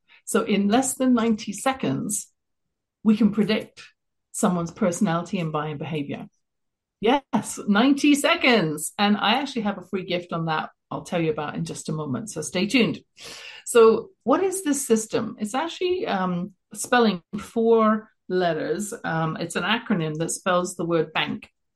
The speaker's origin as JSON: {"language": "English", "region": "England", "country": "United Kingdom", "moved": "as an adult", "lives_now": "Canada", "said": "That's how I came from England to Canada, working for a British sales company"}